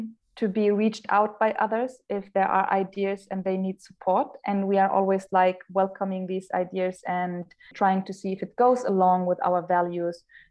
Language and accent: English; Germany; also born or lived in Erbil, Iraq; now in Iraq; I was born in Erbil. I was 6 or 7 when we left to Germany. So my whole education is actually based in Germany.